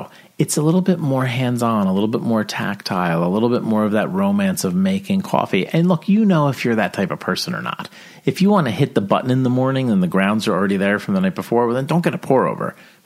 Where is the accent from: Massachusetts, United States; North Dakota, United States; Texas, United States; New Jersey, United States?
New Jersey, United States; And we're from New Jersey, so we have